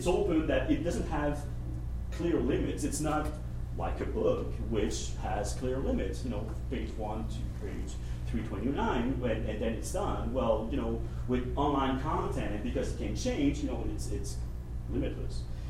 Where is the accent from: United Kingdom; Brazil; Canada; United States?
Canada; you know, as a Canadian, it sounds very American.